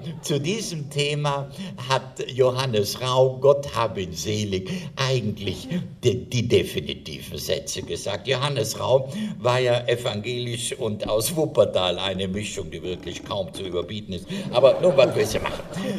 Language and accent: German; Trentino-Alto Adige, Italy; ich komme ja aus Südtirol, wie Sie wissen